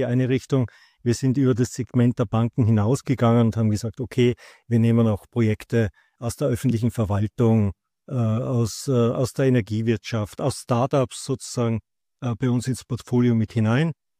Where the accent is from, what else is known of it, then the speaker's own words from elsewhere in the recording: Vienna, Austria; moved away as an adult; also born or lived in Frankfurt; now in Berlin, Germany; seit 13 Jahren, wohne ich in Berlin und bin aber, wenn ich ehrlich bin, ein Austro-Berliner. Also bin geboren in Österreich, in Wien sozusagen zur Schule gegangen, dort studiert. Und mich hat es dann Mitte der 90er nach Deutschland verschlagen. Zuerst nach Frankfurt für 10 Jahre und jetzt deutlich länger schon in Berlin.